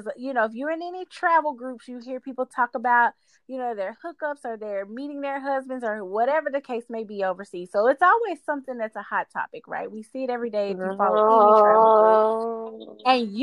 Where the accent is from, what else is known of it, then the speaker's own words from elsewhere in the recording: United States; I definitely still have mine sometimes too. Because I'm still American at the end of the day.